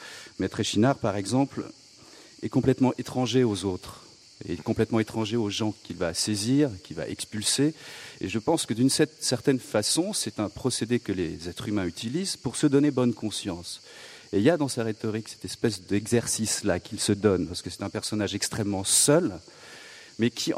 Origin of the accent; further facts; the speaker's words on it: Toulon, Provence-Alpes-Côte d'Azur, France; peut-être que je viens de Toulon